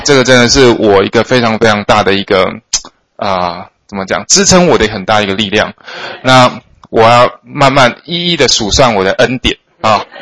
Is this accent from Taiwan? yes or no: yes; Taichung, Taiwan; now in United States; 我是来自于台湾的台中